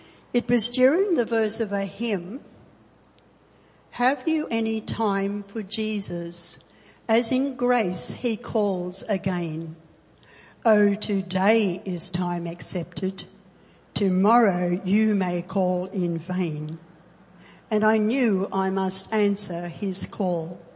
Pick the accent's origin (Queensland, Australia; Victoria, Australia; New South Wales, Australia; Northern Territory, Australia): Queensland, Australia; Rockhampton; The eldest of six children, I grew up in Rockhampton.